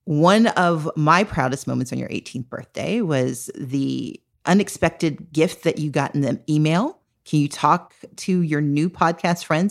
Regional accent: Mississippi, United States; now in Georgia, United States; I live in Georgia now. We live in Georgia, but we're originally from Mississippi.

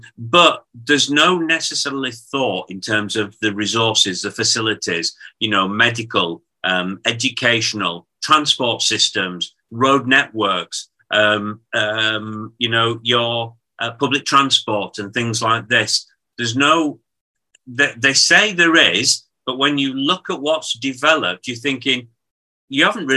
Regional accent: Bradford, Yorkshire and the Humber, United Kingdom; I mean, I come from Bradford originally. I originate from Bradford.

